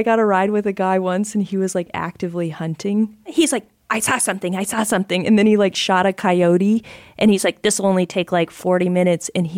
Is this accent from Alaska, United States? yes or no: yes; Alaska, United States; Bears I see a lot because I'm from Alaska.